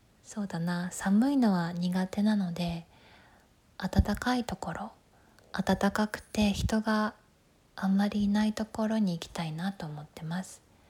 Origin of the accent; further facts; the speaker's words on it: Tokyo, Japan; 出身地は東京です。東京生まれ、東京育ちです。